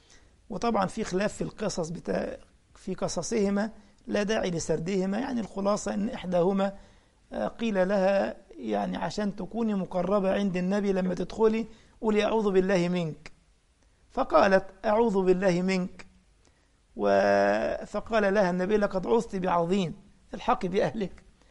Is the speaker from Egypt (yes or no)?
yes; Egypt; وأرسل له العسل من مدينة اسمها بنها عندنا في مصر